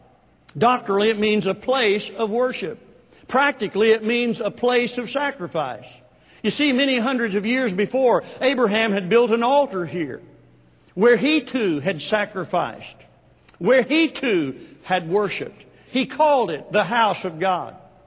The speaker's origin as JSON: {"language": "English", "town": "Jay", "region": "Oklahoma", "country": "United States", "tie": "born or raised there", "said": "I had the privilege of driving down to my hometown in Jay, Oklahoma."}